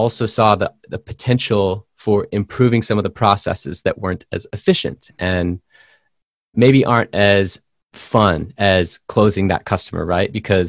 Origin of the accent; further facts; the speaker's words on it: San Diego, California, United States; that is a surf skate term from my hometown, California. I'm from San Diego.